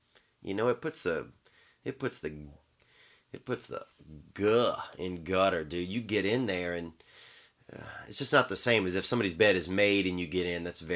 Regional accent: the South, United States; I'm from the South and I'm, you know, and I'm just fucking at least partly friendly.

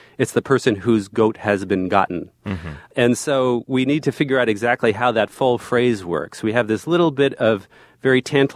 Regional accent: New Jersey, United States; I was also born and raised in New Jersey.

